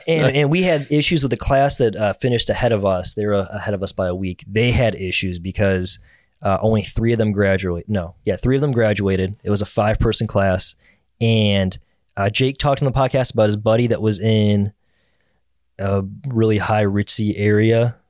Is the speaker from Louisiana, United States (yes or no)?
no; Cleveland, Ohio, United States; I'm like, oh, I'm from Cleveland.